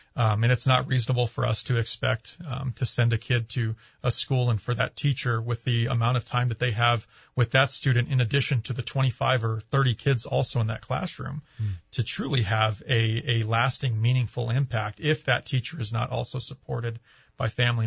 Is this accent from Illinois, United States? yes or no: no; Espanola, New Mexico, United States; But I grew up in Espanola, went to Pewaukee for elementary and middle school, great public schools.